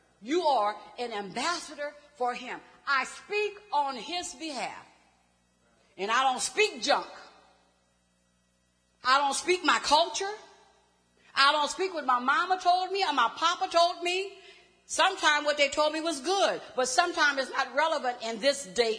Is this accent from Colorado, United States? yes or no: no; New Orleans, Louisiana, United States; Born and raised in New Orleans all my life, after Hurricane Katrina